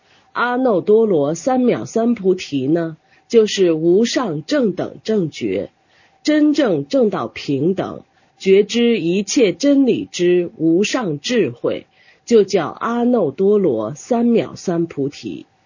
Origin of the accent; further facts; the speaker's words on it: Sichuan, China; 后几年住在我的家乡，在雾中山建立的庙宇